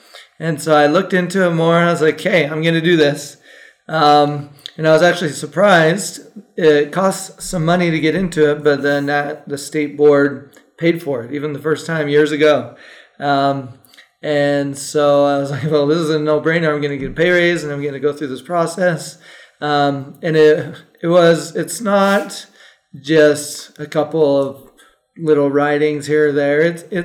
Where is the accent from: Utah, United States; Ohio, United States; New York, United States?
Utah, United States; Grantsville; so I grew up out in Tooele County, born and raised down in Grantsville